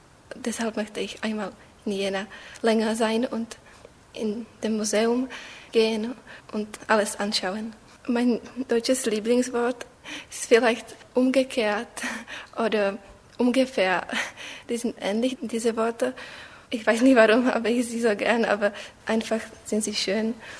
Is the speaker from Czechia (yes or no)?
yes; Czechia; German is a second language; ich komme aus der Tschechischen Republik. Ich bin geboren im Jahr 1997.